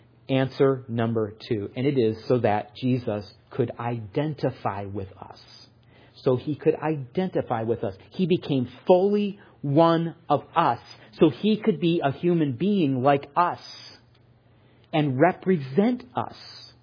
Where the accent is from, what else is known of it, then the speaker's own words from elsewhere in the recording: Michigan, United States; many of them were not like those that I grew up with in Michigan.